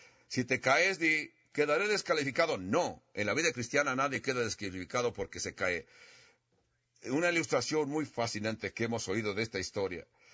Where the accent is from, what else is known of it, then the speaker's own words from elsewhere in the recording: United States; Esto es como somos los americanos en los deportes.